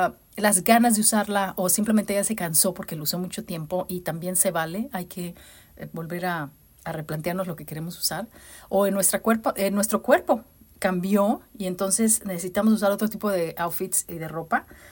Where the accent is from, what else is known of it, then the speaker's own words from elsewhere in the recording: Mexico; como decimos en México. Que por cierto, pues sí soy mexicana.